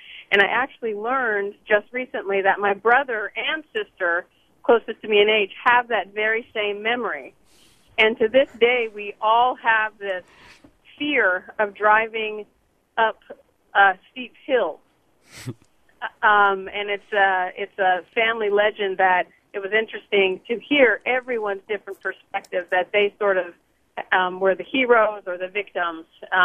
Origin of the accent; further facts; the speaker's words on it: Colorado, United States; now in San Francisco, United States; Hi, I'm a San Francisco resident. I grew up in Colorado, and I'm the youngest of seven kids.